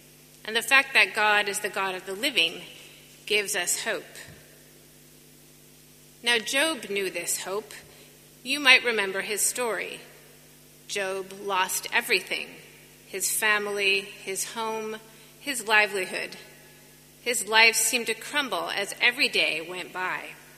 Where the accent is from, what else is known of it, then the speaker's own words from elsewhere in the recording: United States; now in England; as an American living in England who has never known the reality of poverty